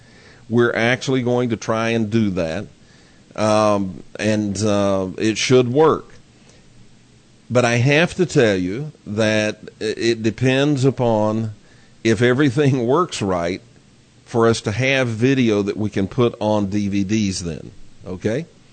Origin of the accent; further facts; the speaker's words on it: Texas, United States; I grew up in Texas, as if you can't tell by my accent. I grew up in Texas. A wonderful place.